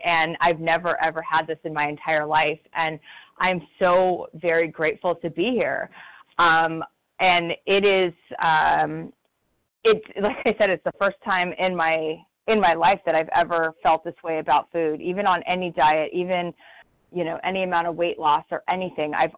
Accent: San Diego, California, United States; I'm from San Diego, California.

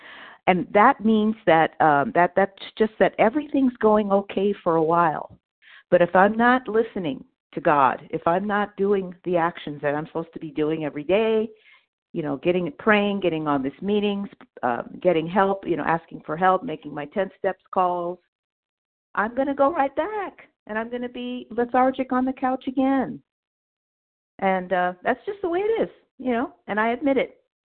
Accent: Los Angeles, California, United States; And I'm from California, Los Angeles.

